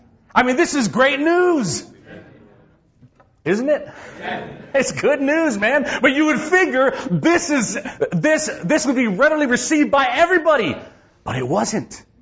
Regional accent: Texas, United States; now in San Antonio, United States; I'm originally from the Valley, from the Rio Grande Valley. And so I heard Spanish all my life. I just never spoke Spanish.

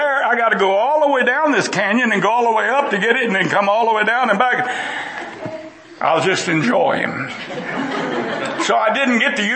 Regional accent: Texas, United States; And like I said, I was from Texas, and I was hunting on my own dad's farm all my life.

